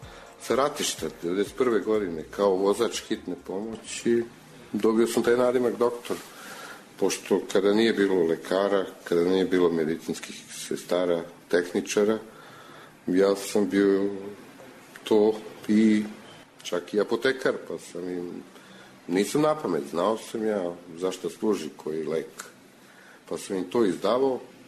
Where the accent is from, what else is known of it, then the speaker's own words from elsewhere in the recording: Grocka, Belgrade, Serbia; Odrastao sam u Grockoj, koje je malo mesto, svi se poznajemo, pomažemo se međusobno. Odrastao sam i na Dunavu.